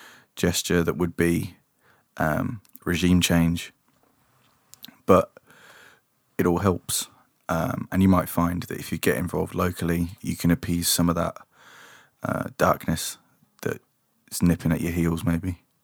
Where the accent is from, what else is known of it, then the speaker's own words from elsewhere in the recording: Northampton, East Midlands, United Kingdom; You walk around Northampton, there are my hometown, there are stacks of homeless people.